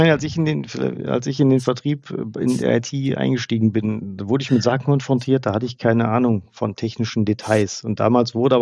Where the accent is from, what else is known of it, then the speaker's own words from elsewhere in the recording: Rhineland, Germany; als Rheinländer